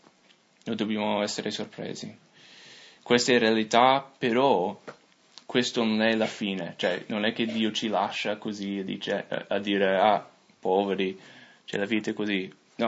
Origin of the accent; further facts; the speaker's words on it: United States; Italian is a second language; now in Italy; in questi anni che sono qua in Italia, no? Che io sono qua, sono un americano, ovviamente non sono italiano. Cioè, appena apro la bocca, uno sente la mia, il mio accento.